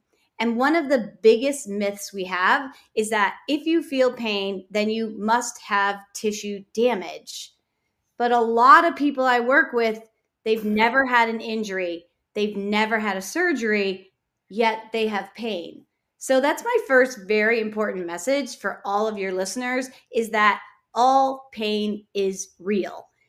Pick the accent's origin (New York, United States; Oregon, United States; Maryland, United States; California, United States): New York, United States; Buffalo; I'm actually from Buffalo, New York. So the land of snow, which we love and enjoy.